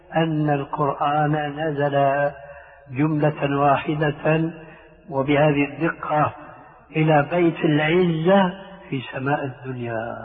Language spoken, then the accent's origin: Arabic; Syria; أما المسلمين التعبير عندنا في سوريا